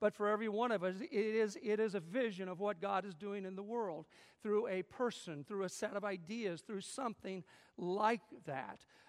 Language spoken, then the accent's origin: English; Missouri, United States; I grew up in the Evangelical Southern Baptist Church in northern Missouri, as some of you know, where religion and politics don't mix on the one hand.